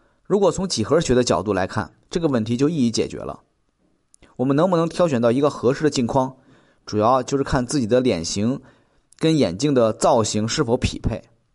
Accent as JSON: {"language": "Chinese", "country": "China", "said": "我们中国人做美食讲究色香味意形气"}